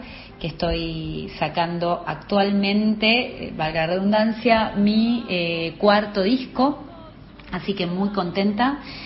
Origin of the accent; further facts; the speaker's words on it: Ituzaingó, Buenos Aires Province, Argentina; born there; Yo soy nacida en Ituzaingó, en el oeste del conurbano bonaerense, en la provincia de Buenos Aires.